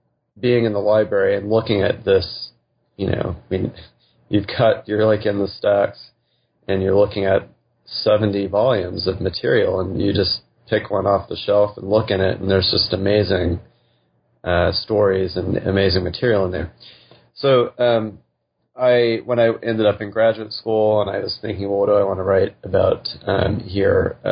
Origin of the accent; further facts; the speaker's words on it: Texas, United States; I grew up in West Texas in the Panhandle, and I was always aware of the fact that I lived in Comanche country.